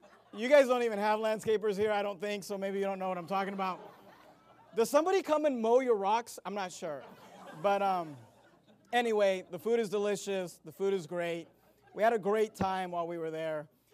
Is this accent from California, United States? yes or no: yes; California, United States; Now, I grew up in California in the Bay Area. I grew up around a bunch of Mexican people and the Mexican culture.